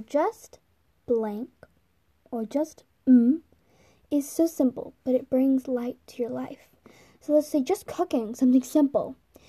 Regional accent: Australia; I know this might sound sad, but I'm from Australia

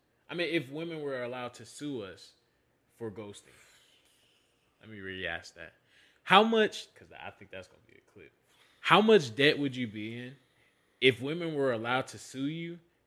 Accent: United States; born there; And I think that is my right since I was born in America, my nigga.

